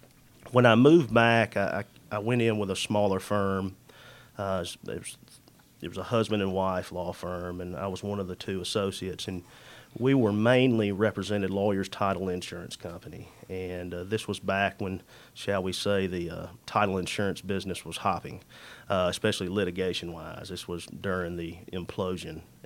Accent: Carrollton, Georgia, United States; also born or lived in Birmingham; I grew up in Carrollton. I'm a fourth generation Carrolltonian. I moved away to Birmingham for law school, stayed in Birmingham.

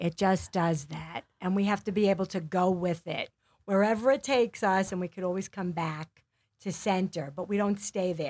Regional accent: Brooklyn, New York, United States; born there; also born or lived in Queens, United States / Long Island, United States; I was born in Brooklyn and did the migration, Queens, Long Island, but I've been here for 25 years.

